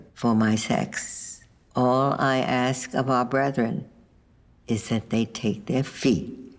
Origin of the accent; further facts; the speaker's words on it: Brooklyn, New York, United States; We were both born and bred in Brooklyn, New York.